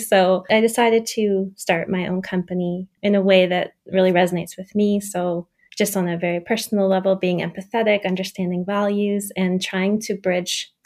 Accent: Canada; now in Berlin, Germany; I'm originally from Canada. I've been living in Berlin almost 20 years now.

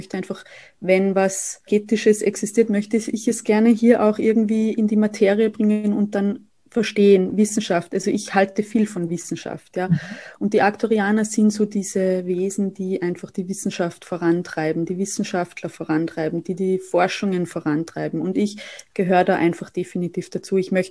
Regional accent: Saalfelden, Salzburg, Austria; now in Vienna, Austria; ich komme aus Österreich. Ich wohne derzeit noch in Wien, aber bin bald wieder in meiner Heimat in Salzburgland, in Saalfelden.

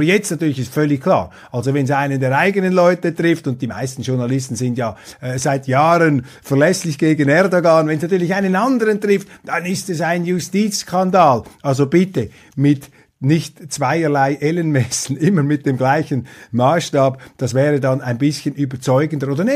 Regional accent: Switzerland; Ich bin als Schweizer Demokrat entschieden der Auffassung

